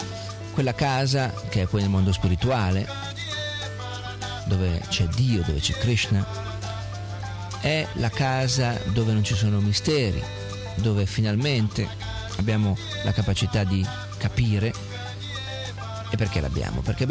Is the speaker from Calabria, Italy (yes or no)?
no; Milan, Lombardy, Italy; born there; Io sono nato a Milano, ho un bel dire che avrei potuto nascere a Siena. Sono nato a Milano.